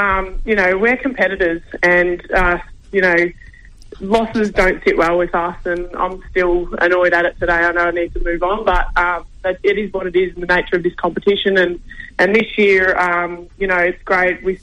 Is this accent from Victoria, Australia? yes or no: yes; Shepparton, Victoria, Australia; born there; So I was born in Shepparton, Victoria, and moved to Bendigo for uni and played a little bit of footy there.